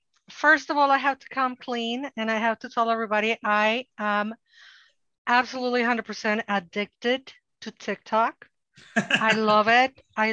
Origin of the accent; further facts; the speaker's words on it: Mexico; And I am a Mexican from Mexico. I grew up in Mexico.